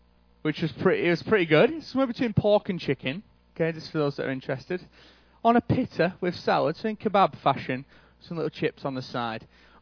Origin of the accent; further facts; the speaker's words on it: Burnley, North West England, United Kingdom; I am actually from Burnley, which is above Manchester. So it took me about 4 hours to get here.